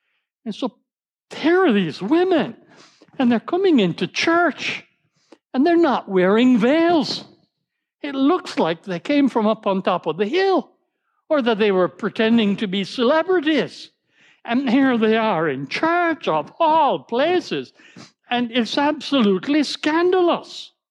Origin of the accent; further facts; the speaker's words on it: Jamaica; I don't know which one I'm supposed to say because I'm Jamaican and I'm totally mixed up.